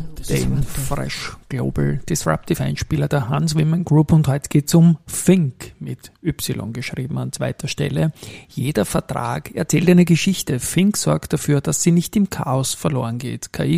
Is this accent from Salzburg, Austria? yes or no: no; Vienna, Austria; Irgendwie auch bei der Seestadt, ich komme aus der Gegend, was man da alles gefunden hat, als man die entwickelt hat.